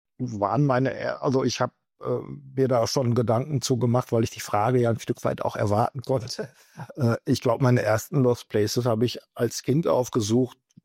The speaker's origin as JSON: {"language": "German", "town": "Bochum", "region": "North Rhine-Westphalia", "country": "Germany", "tie": "born or raised there", "said": "die Jahrhunderthalle in Bochum ist ja durchaus bekannt, die ist ja umgebaut worden auch zu einer Veranstaltungshalle. Ich bin in der Nähe groß geworden"}